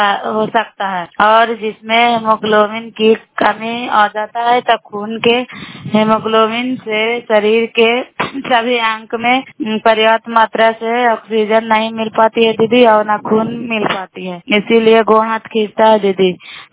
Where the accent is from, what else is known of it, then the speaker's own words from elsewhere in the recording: Bihar, India; नालंदा जिला cry block की निवासी हूँ और अभी मकर गांव बैरीगंज से हो रही हूँ।